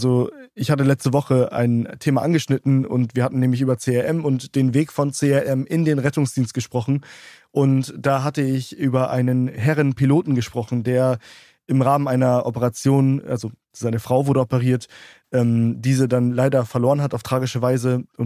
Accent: Hamburg, Germany; Ich bin direkt aus Hamburg, nicht aus der Nähe. Ich bin aus Hamburg.

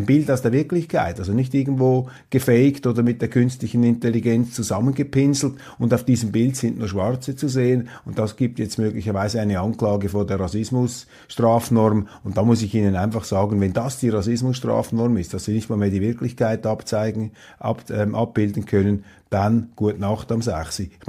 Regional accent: Switzerland; ob wir in Zukunft noch selber bestimmen können als Schweizer in der Schweiz

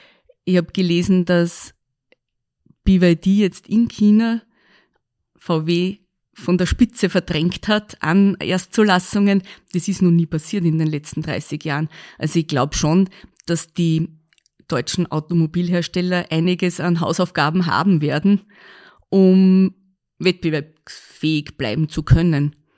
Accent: Lower Austria, Austria; now in Innviertel, Austria; ich komme aus dem Weinviertel

